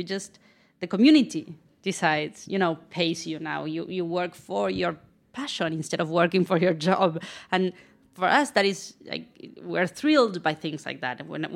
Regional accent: Argentina; also born or lived in San Francisco; now in New York, United States; I am from Argentina.

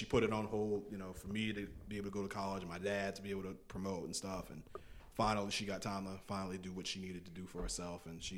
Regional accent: Louisiana, United States; born there; also born or lived in Texas / Florida / Massachusetts / South Carolina; now in Charlotte, United States; I grew up all over. Yes. I lived in. I was born in Louisiana. Moved to Texas. Lived in Florida. Lived in Massachusetts. Lived in South Carolina.

